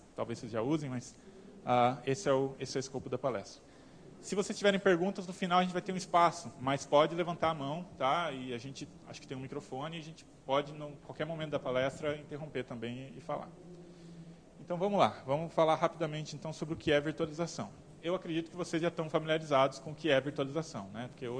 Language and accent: Portuguese; Brazil; eu sou brasileiro, vou falar em português.